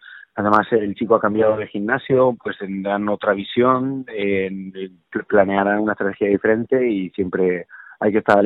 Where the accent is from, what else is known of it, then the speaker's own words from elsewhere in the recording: Almansa, Castilla-La Mancha, Spain; ganar allí en mi pueblo yo creo que fue el mejor día de mi vida